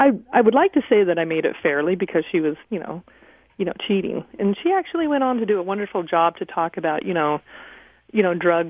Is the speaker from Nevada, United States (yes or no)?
yes; Reno, Nevada, United States; Well, you know, I grew up in Reno, Nevada, but I spent all of my summer since the age of eight on the family's cattle ranch.